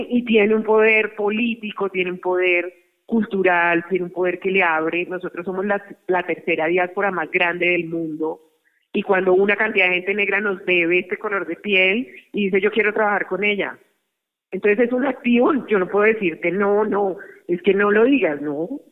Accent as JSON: {"language": "Spanish", "country": "Colombia", "said": "yo soy colombiano"}